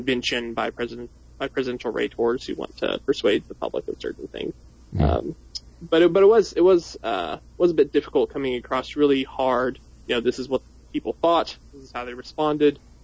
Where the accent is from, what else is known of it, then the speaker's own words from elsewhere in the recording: Texas, United States; I'm from West Texas, not a world traveler much until that point.